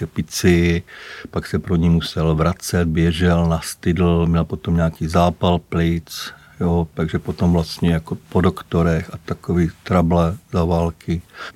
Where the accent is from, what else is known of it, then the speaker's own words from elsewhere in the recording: Olomouc, Olomouc Region, Czechia; Takže tohle vlastně byla doba mého dětství na Tabulovém vrchu v Olomouci.